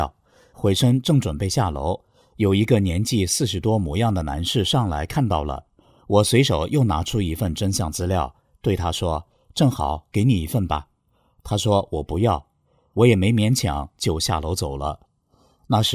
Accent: Northeast China, China; 我出生在中国南方的一个城市，很小时就过继给姨母家，在东北的一个大城市度过了童年、少年，切身体验了3年大饥荒。

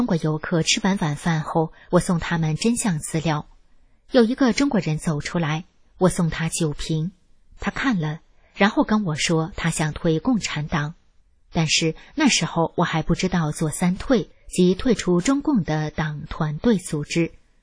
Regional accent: Vietnam; Chinese is a second language; 您好，很高兴认识，我是越南人，我的中文很差

